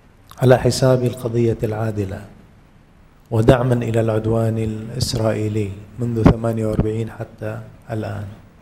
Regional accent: Bahrain; الآن هذا أنا إنسان بحريني متضامن مع غزة، خطر في بالي هذه المقاربة.

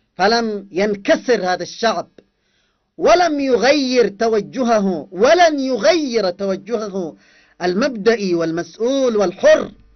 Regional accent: Yemen; نحن كيمنيين لا يمكن أن نقبل أن يستمر هذا العدوان بحقنا

